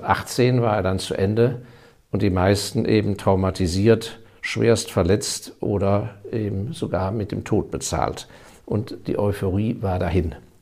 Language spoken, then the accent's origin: German; Hong Kong; als Jugendlicher, bin ich ja in Hongkong zur Schule gegangen